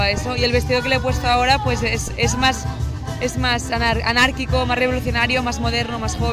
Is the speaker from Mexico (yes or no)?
no; Balearic Islands, Spain; Porque soy de Menorca, que es un sitio que es telúrico.